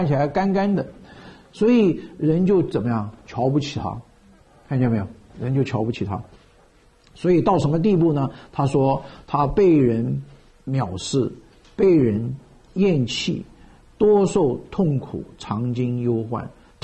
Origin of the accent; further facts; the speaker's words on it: China; 因为他长得用我们中国话的土话来讲